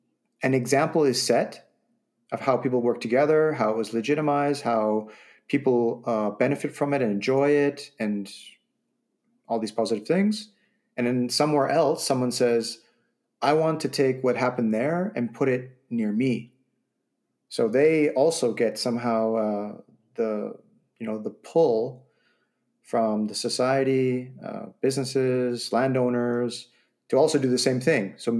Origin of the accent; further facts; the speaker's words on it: Vancouver, British Columbia, Canada; So I'm coming from Vancouver, in case those of you listening don't know.